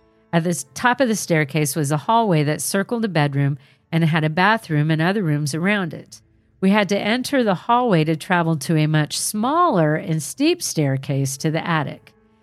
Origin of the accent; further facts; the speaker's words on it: Fort Scott, Kansas, United States; now in Joplin, United States; born and raised in Fort Scott, Kansas. That's not far from you. But currently living in Joplin, Missouri.